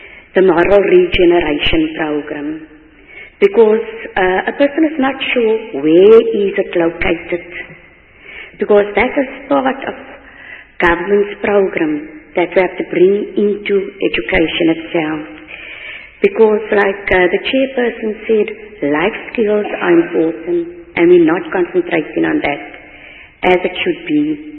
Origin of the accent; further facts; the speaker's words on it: Eastern Cape, South Africa; because like I come from the Eastern Cape